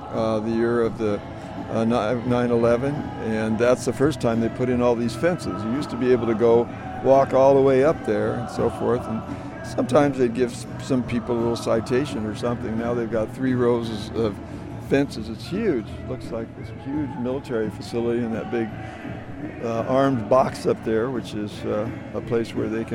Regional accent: California, United States; I'm a Franciscan from California.

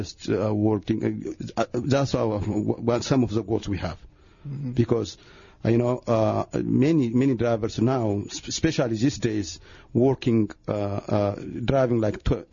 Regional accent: Ethiopia; I'm from Ethiopia. Okay. Originally.

